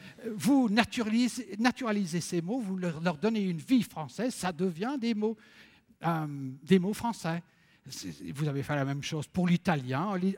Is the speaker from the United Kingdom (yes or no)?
yes; England, United Kingdom; French is a second language; Chez nous, en Angleterre, la distinction sociale se fait surtout, je le disais, au moyen de l'accent.